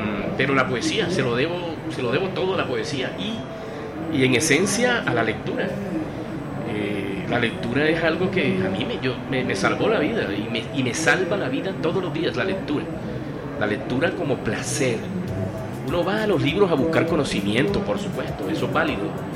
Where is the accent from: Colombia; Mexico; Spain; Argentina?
Colombia; Cartagena, Bolívar; Yo crecí a los 7 años, llegué al barrio Getsemaní de Cartagena